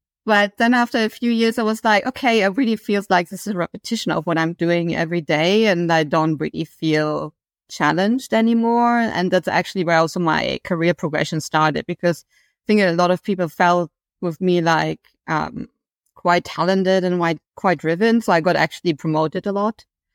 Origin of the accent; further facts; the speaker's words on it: Berlin, Germany; because I'm from Berlin and we have a very big technical university